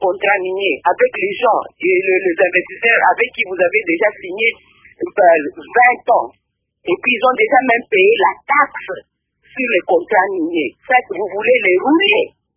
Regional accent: Lubumbashi, Haut-Katanga, DR Congo; tout en grandissant à Lubumbashi, et que dans le temps les Katanga étaient connus comme une région minière

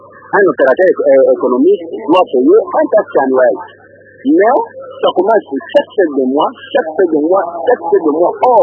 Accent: Bandundu, Kwilu, DR Congo; now in Kinshasa, DR Congo; je suis à Kinshasa actuellement, mais je suis de Bandundu. Là, chez nous, à Bandundu

